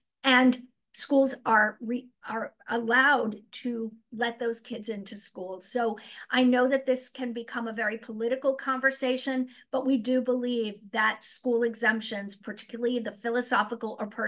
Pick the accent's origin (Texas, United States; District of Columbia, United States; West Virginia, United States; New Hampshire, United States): New Hampshire, United States; I come to you from New Hampshire. Our motto's live free or die.